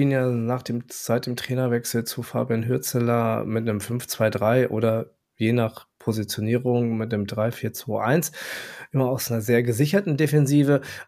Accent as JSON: {"language": "German", "town": "Paderborn", "region": "North Rhine-Westphalia", "country": "Germany", "tie": "born or raised there", "said": "meiner Heimatstadt Paderborn"}